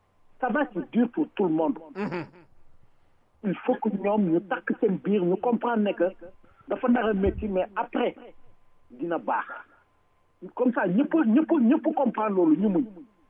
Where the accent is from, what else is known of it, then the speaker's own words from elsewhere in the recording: Canada; même si je suis canadien, je suis d'origine sénégalaise.